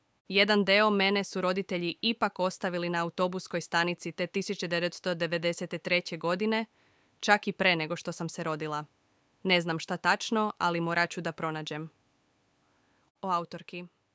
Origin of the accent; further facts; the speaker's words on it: Germany; Za razliku od mene koja sam rođena ovde, iako je moja porodica već treća generacija u Njemačkoj, još od 1970. godine.